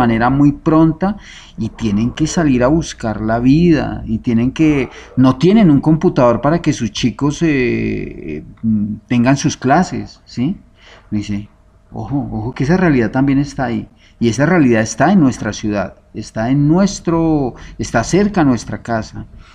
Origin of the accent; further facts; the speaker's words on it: Colombia; es una realidad que es importante que nosotros como colombianos tengamos en cuenta